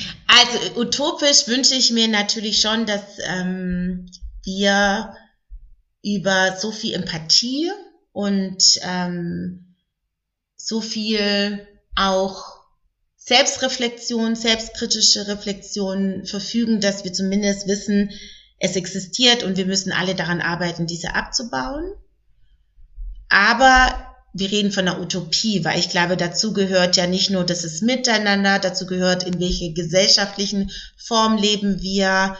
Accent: Baden-Württemberg, Germany; ich komme aus Baden-Württemberg

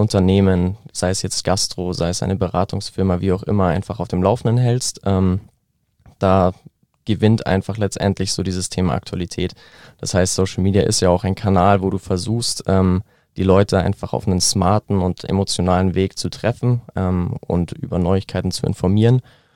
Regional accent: Neuried, Germany; auch aus meinem Heimatdorf Neuried eben, ist mittlerweile aber auch an mehreren Standorten.

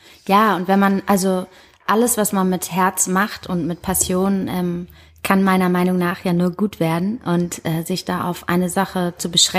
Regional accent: Heidelberg, Baden-Württemberg, Germany; born there; also born or lived in Hamburg; Also, ich bin in Heidelberg geboren und bin nach meinem Abi nach Australien gereist

